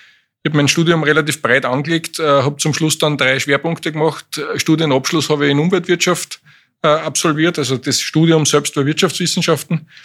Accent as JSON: {"language": "German", "region": "Lower Austria", "country": "Austria", "said": "Ecker-Getränke ist für mich als Niederösterreicher natürlich ein großer Begriff. Marken, mit denen ich in der Kindheit aufgewachsen bin, werden da produziert."}